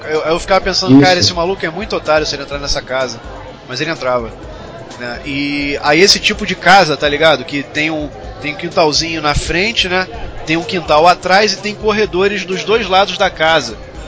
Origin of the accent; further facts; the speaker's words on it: Rio de Janeiro, Brazil; eu vou ter que trazer lembranças da minha infância em Oswaldo Cruz / Madureira.